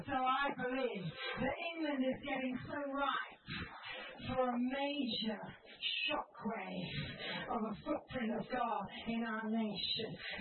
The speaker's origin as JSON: {"language": "English", "country": "India", "tie": "born or raised there", "said": "I grew up 16 years in India, and we met in Oxford"}